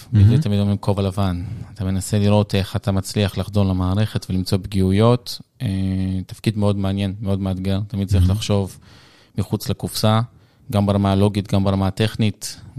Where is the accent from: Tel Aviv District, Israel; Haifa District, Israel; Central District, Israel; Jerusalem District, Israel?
Haifa District, Israel; Kiryat Ata; also born or lived in Ukraine; עלינו לארץ ב-95, בקריות, מקריית אתא.